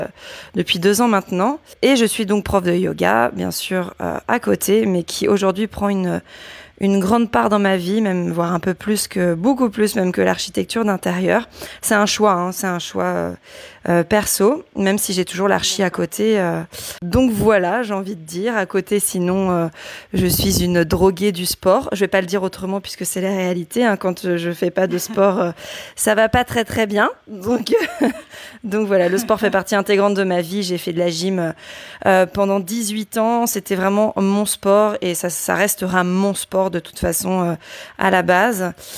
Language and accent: French; Brittany, France; now in Nantes, France; je suis bretonne pure beurre, on va dire ça comme ça, mais j'habite à Nantes.